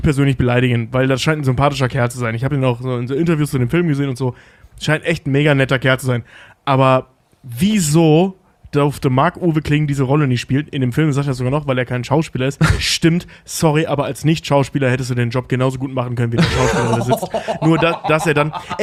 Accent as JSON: {"language": "German", "region": "Hamburg", "country": "Germany", "said": "ich komme aus Barmbek, also so weit war es jetzt nicht, aber weit genug."}